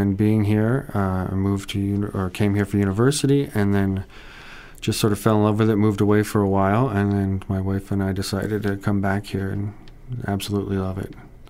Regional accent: Chatham, Ontario, Canada; now in Guelph, Canada; Yeah, born and raised in Chatham, actually.

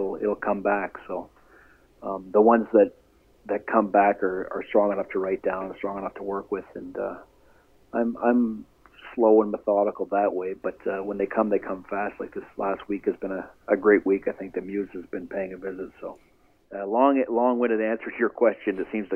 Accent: Sault Ste. Marie, Ontario, Canada; When I was very young, I'm from Sault Ste. Marie originally

